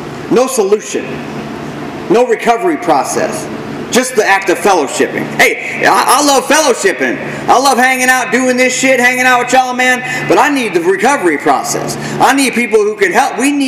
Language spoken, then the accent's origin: English; Fort Dodge, Iowa, United States; Because back where I'm from, man, I came from the fort to the fort. I'm from Fort Dodge, Iowa.